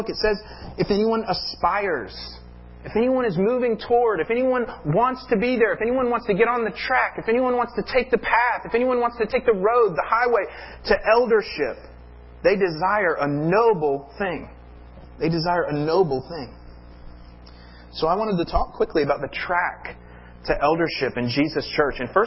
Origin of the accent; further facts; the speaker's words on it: the South, United States; I'm from the South, so I just want you to know, we know you're being honest, okay?